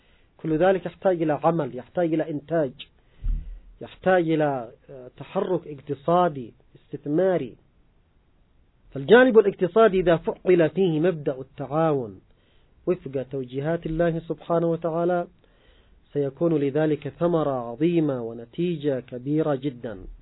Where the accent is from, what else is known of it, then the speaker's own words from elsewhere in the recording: Yemen; لاحظ الوضع عندنا في اليمن